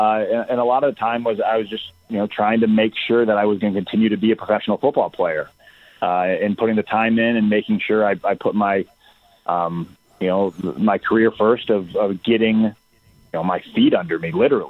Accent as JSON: {"language": "English", "town": "Akron", "region": "New York", "country": "United States", "tie": "born or raised there", "said": "So I grew up in Akron, New York, small town, you know, about 120 in your graduating class in high school."}